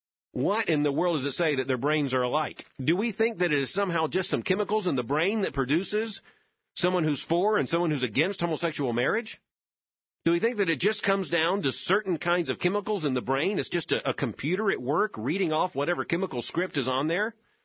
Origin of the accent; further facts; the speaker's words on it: Florida, United States; Now, I grew up in South Florida. We thought 54 was cold.